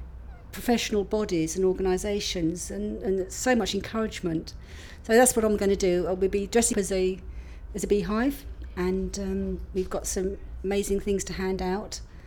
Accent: South East England, United Kingdom; When I grew up in Kent on the farm

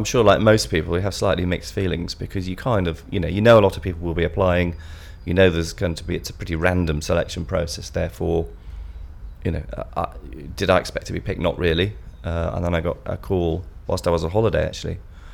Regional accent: Manchester, North West England, United Kingdom; I was born on the 7th of May 1958 and I'm from Manchester.

